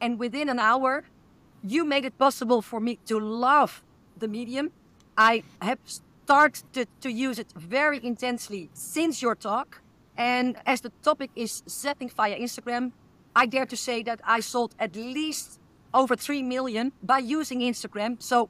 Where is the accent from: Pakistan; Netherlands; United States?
Netherlands; English is a second language; As you all know, my Dutch listeners know, English is not my native language.